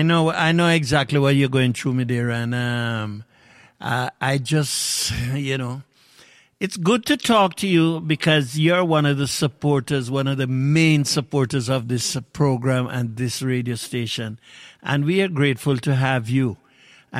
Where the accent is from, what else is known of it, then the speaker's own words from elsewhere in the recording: Jamaica; Honestly, this reminds me of growing up in Jamaica.